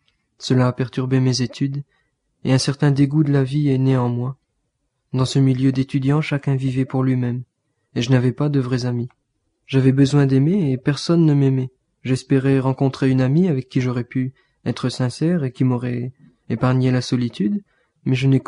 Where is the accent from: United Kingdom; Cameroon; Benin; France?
France; born there; Je suis né en France dans une famille émigrée d'Algérie, donc musulmane.